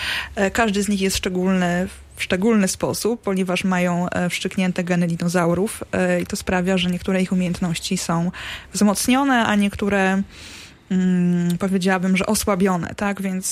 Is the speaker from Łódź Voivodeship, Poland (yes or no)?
yes; Wieluń, Łódź Voivodeship, Poland; W mojej rodzinnej miejscowości też było bardzo duże zainteresowanie moją książką.